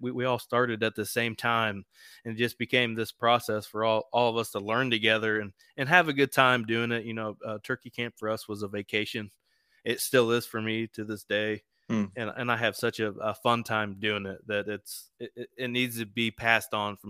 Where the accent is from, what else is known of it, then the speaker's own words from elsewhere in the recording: Indiana, United States; I'm from East Central Indiana.